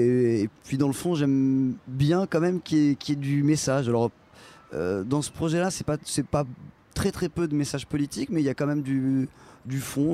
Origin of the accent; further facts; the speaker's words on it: Normandy, France; moved away as an adult; now in Geneva, Switzerland; je suis j'ai grandi en Normandie, et puis ça fait 12 ans que je suis à Genève.